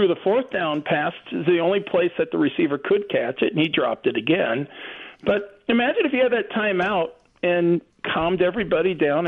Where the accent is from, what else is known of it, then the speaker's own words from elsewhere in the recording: San Diego, California, United States; And I mean, I grew up in California, San Diego, on the ocean.